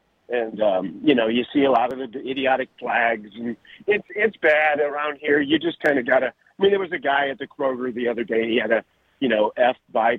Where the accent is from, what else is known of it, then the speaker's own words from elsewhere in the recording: Detroit, Michigan, United States; But, yeah, I'm from Detroit, but I've lived down here for 30 years.